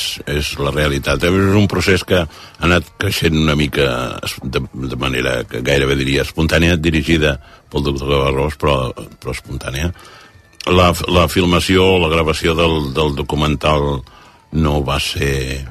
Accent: Puigcerdà, Catalonia, Spain; jo sóc de poble, jo sóc de Puigcerdà

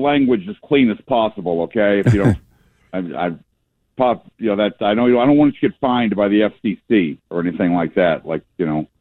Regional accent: New Hampshire, United States; if he's got legal defenses in my home state of New Hampshire

